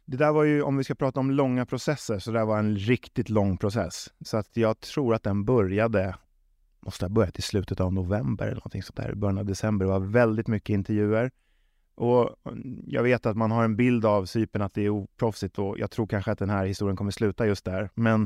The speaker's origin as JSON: {"language": "Swedish", "town": "Stockholm", "region": "Stockholm County", "country": "Sweden", "tie": "born or raised there", "also_born_or_lived": "Småland", "said": "Så att jag är ju född i Småland. Flyttar upp till Stockholm, hamnar i en kvartersklubb som heter Kärrtorps bollklubb."}